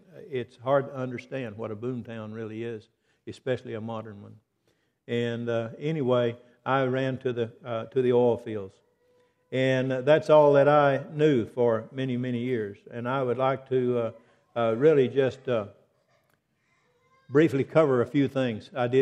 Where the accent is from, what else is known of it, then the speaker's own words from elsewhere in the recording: Texas, United States; But I wanted to say first, greetings from Texas. I've already been challenged about my accent.